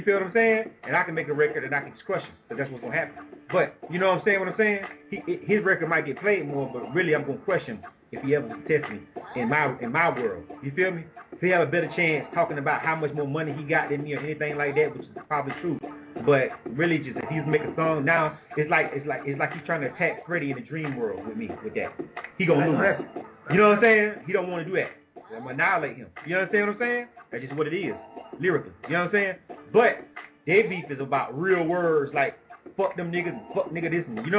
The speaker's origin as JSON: {"language": "English", "town": "Panama City", "region": "Florida", "country": "United States", "tie": "born or raised there", "said": "Of course, everybody knows that … 's from my hometown, Panama City."}